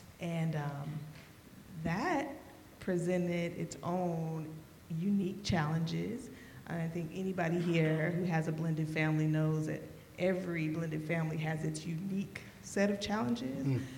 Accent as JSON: {"language": "English", "region": "California", "country": "United States", "said": "I moved across the country. I'm from Cali, so even coming from California was a big adjustment."}